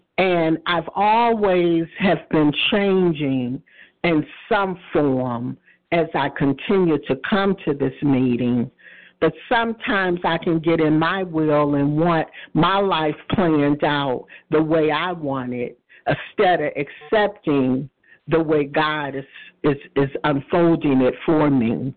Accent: Michigan, United States; from Michigan, a grateful, compulsive overeater.

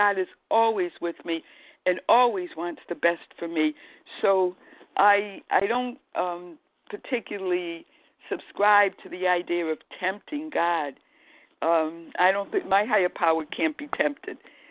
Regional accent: Providence, Rhode Island, United States; I guess because I was born and brought up in Providence, Rhode Island, that word is very familiar to me and means a lot to me.

